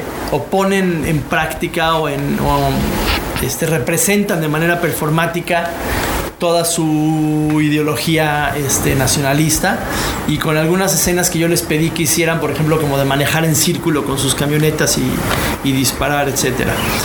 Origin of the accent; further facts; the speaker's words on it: Mexico; les dije que, pues, que soy mexicano.